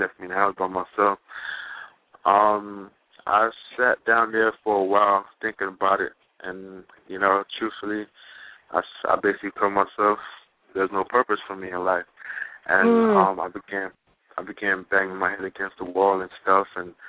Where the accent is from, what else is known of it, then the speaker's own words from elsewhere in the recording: Jamaica; when I grew up in Jamaica